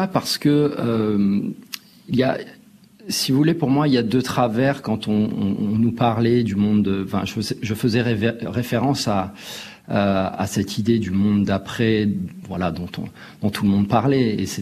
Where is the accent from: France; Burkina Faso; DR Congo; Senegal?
France; also born or lived in Rwanda; je suis français, mais rwandais également.